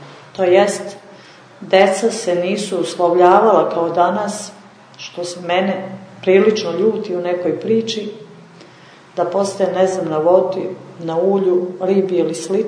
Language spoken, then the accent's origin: Serbian; Montenegro; To je, kako kažu kod nas u Crnoj Gori, varenika.